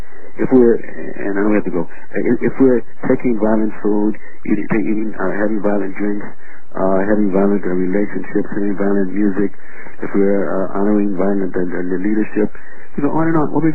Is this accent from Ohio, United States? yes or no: yes; Cleveland, Ohio, United States; born there; I was born in Cleveland, Ohio, in the ghettos. I mean, four sisters and one brother, and a mother who, you know, took care of the family. A father who was never around.